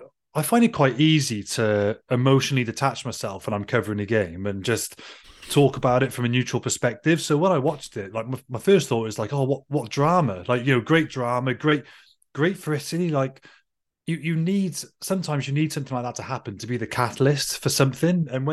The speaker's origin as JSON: {"language": "English", "region": "Wales", "country": "United Kingdom", "said": "as a Welshman"}